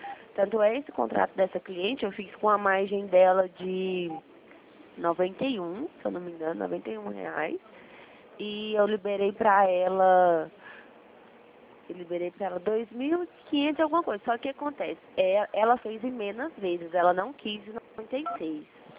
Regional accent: Goiânia, Goiás, Brazil; Não, eu sou aqui de Goiânia. Eu atendo aqui no escritório de Goiânia.

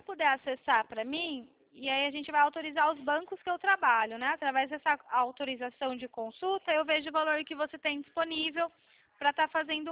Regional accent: São Paulo, Brazil; Eu sou aqui de São Paulo

